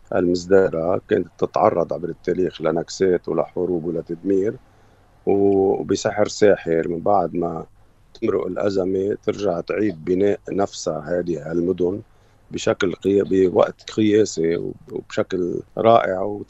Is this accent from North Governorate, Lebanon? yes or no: yes; Ain Akrin, North Governorate, Lebanon; بقريتنا عين عكرين الرسوم البلدية منخفضة، ما في عنا أوتيلات وما وريزورتس، وما في عنا مصانع